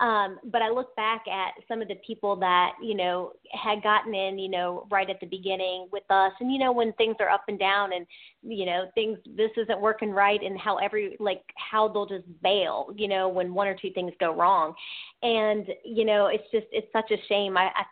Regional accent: Ohio, United States; Well, my family, we're from Ohio. I grew up in Ohio

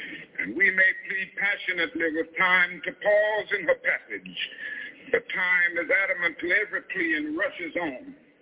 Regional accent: United States; I am an American, and like the prophets of old who spoke to Israel

